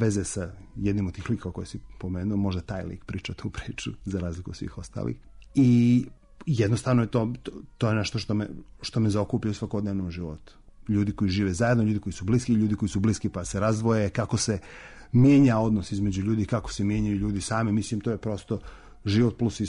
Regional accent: Montenegro; moved away; also born or lived in Belgrade / Germany / United States; Ja sam iz Crne Gore, 6 godina sam živio u Beogradu, onda sam krenuo sa seljakama u naučne svrhe, prvo u Njemačku, pa onda u Ameriku

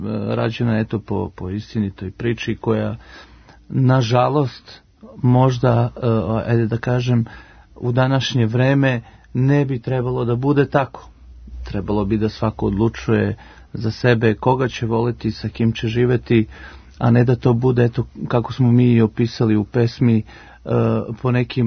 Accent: Germany; now in Serbia; nisam odrastao u Srbiji, odrastao sam u Nemačkoj i onda sam odrastao tamo uz soul muziku, uz hip hop, uz R&B

